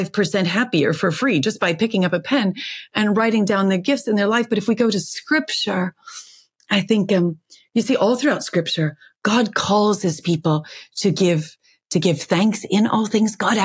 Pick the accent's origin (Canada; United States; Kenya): Canada; I'm a Canadian author married to a farmer.